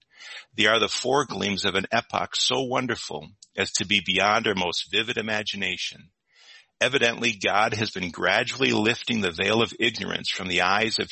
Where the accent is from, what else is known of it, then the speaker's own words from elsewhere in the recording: Trenton, Michigan, United States; You know, growing up in Trenton, Detroit, you know, hopping on my bicycle.